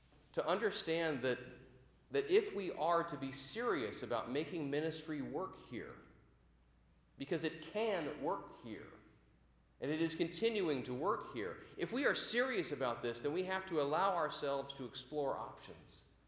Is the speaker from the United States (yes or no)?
yes; Washington, United States; accent: backwoods; See, I grew up in South King County. I fall back into like a backwoods, you know, accent thing every once in a while.